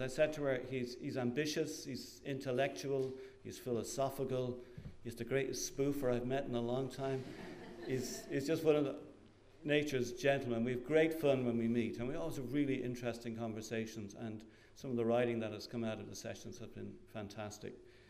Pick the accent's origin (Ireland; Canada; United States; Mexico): Ireland; Crumlin, Leinster; came from the idea of Crumlin, of coming, growing up in Crumlin